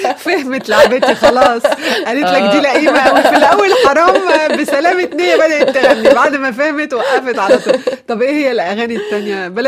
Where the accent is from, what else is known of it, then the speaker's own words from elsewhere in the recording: Tunisia; وانا تونسي